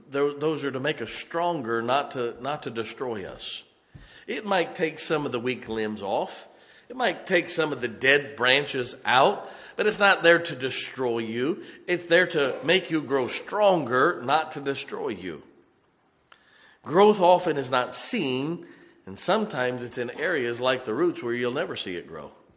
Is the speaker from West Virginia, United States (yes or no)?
yes; West Virginia, United States; Now, we're all from West Virginia.